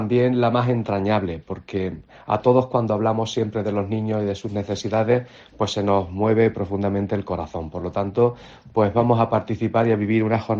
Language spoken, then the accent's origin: Spanish; Spain; debemos sentirnos también como españoles orgullosos sanamente porque somos el primer país